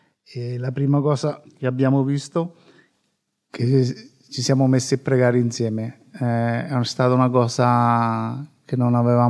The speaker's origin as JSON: {"language": "Italian", "town": "Civitanova Marche", "region": "Marche", "country": "Italy", "said": "Io vengo da Civitanova, vicino Loreto"}